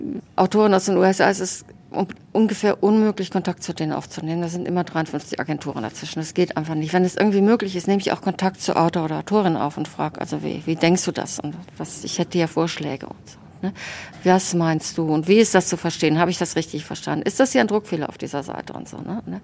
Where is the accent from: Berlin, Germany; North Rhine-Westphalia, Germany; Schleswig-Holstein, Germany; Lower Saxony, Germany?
North Rhine-Westphalia, Germany; Wachtendonk; ich komme aus Wachtendonk am Niederrhein, falls das jemandem was sagt.